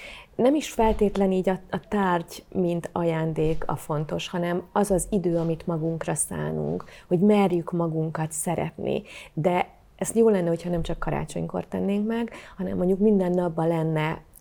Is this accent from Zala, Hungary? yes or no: no; Karcag, Jász-Nagykun-Szolnok, Hungary; born there; Én vidéki vagyok, karcagi születésű, és a szüleim és az öcsém is ott élnek